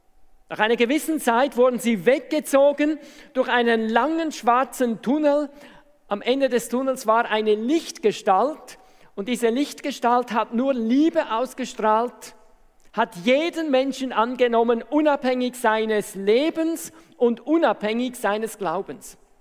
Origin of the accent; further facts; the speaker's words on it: Switzerland; Also bei uns in der Schweiz sagt man dann zum Beispiel, dann sehe ich die Radieschen 2 Meter von unten.